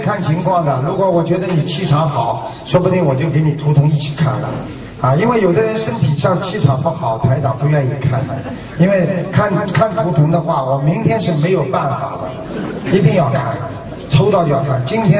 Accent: China; 我们中国人有36计

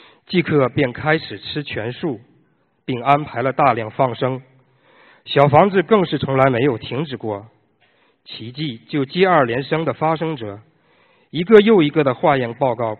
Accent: New Zealand; 大家好，我是来自新西兰的同修

